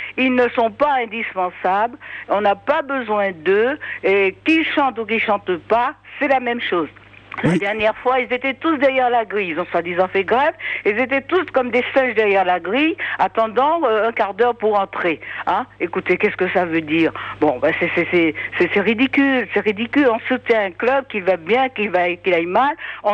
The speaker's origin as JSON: {"language": "French", "town": "Paris", "region": "Île-de-France", "country": "France", "said": "Mais bon, je suis parisienne."}